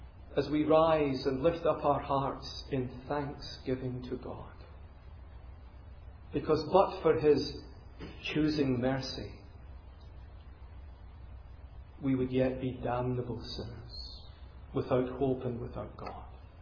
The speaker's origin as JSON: {"language": "English", "country": "United Kingdom", "said": "Now you see, in my country, we say, well, you know, we're British."}